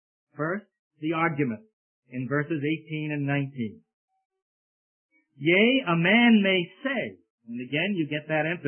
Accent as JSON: {"language": "English", "town": "Brooklyn", "region": "New York", "country": "United States", "tie": "born or raised there", "said": "He was in our home many, many times as I grew up in Brooklyn, New York."}